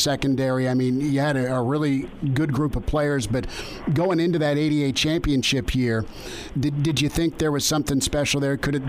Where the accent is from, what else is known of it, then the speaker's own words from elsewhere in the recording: Lincoln, Nebraska, United States; And growing up, I grew up here in Lincoln and watching, you know, Nebraska for years, going to games for years